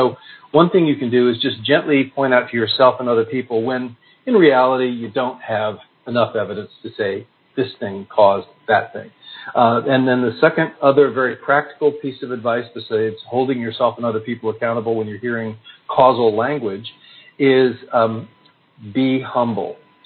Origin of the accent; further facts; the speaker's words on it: United States; it's clear that as an American, things were a little less friendly among the French with Americans than they had been before.